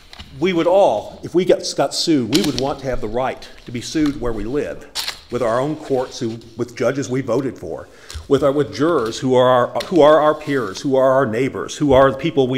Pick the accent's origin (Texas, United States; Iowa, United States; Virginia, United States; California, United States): Texas, United States; Houston; in my case, I'm from Houston, I was being sued in Beaumont even.